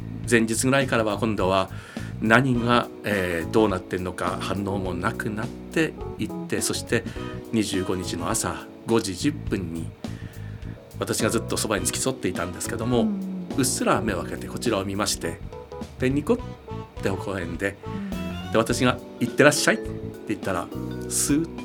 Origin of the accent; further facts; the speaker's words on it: Hokkaido, Japan; now in Akashi, Japan; 北海道出身なんですね。すいません、今は兵庫県明石に住んでおります